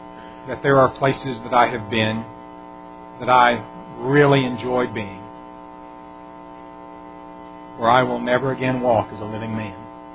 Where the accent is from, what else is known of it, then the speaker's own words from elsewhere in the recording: Colorado, United States; And we took several camping trips when I was growing up in Colorado, up into the high country in Colorado.